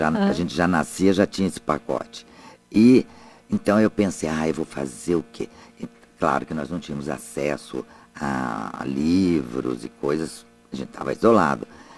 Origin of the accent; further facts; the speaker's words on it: União da Vitória, Paraná, Brazil; Onde é a sua cidade? União da Vitória.